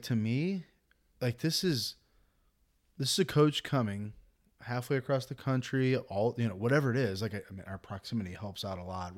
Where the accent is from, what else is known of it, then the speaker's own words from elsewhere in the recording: St. Louis, Missouri, United States; And obviously growing up in St. Louis, like people, like he was kind of a lightning rod, man.